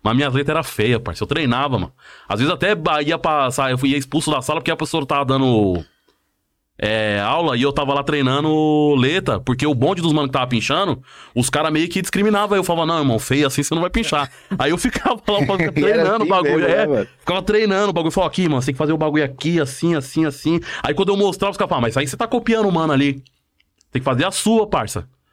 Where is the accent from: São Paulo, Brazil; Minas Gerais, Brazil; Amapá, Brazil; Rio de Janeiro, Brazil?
São Paulo, Brazil; Nasci na USP. E fiquei rodando ali, mano. Primeiro lugar que eu morei foi no Sapé. Aí depois eu fui pro Campo Limpo. Depois eu fui pro Parque Laguna. Aí depois eu morei no João 23.